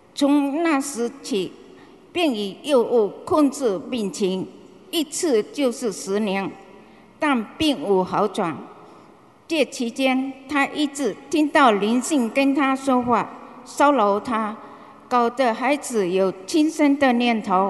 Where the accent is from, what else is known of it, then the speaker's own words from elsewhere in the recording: Malaysia; 我是来自马来西亚的